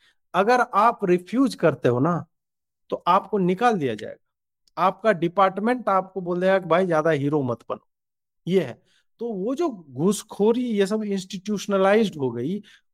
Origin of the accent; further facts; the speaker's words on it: Begusarai, Bihar, India; मैं जिस जगह से आता हूँ बेगूसराय, और मेरा ननिहाल जिस जिले में है